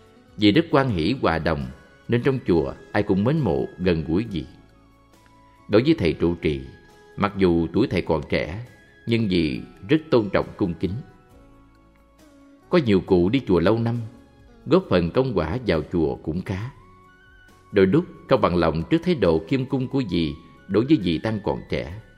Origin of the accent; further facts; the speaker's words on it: Phú Yên, Vietnam; moved away; Cái gió thổi mạnh dữ dội làm rát mặt mọi người ở Phú Yên quê tôi. Từ ngày giã từ quê hương, tôi mang nỗi nhớ tha thiết trong tâm hồn của những người con xa xứ